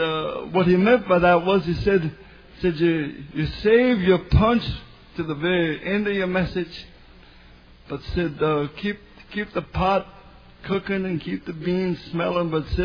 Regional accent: New Orleans, Louisiana, United States; I met a man once that told me that he visited in New Orleans, my hometown, and he said, I really had a good time.

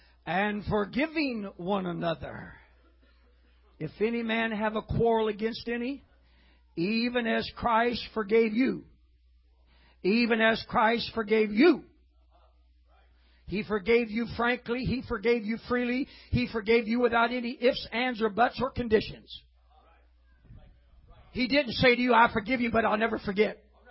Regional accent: Oregon, United States; born there; I was born in Oregon.

